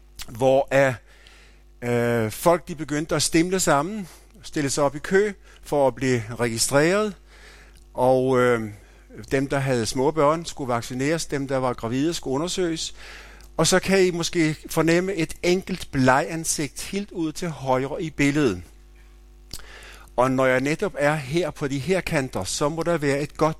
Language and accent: Danish; Capital Region of Denmark, Denmark; jeg født på Bornholm, opvokset på Bornholm, haft min skolegang på Bornholm, er født på det vi kaldte et trehestes landbrug med 18 tønder land